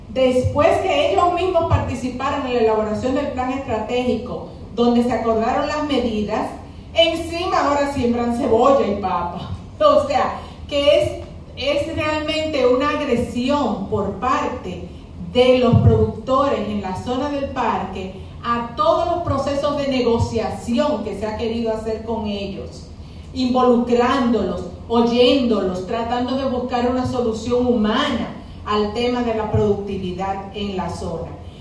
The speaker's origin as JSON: {"language": "Spanish", "country": "Dominican Republic", "said": "y desde mucho antes, ya como dominicana también"}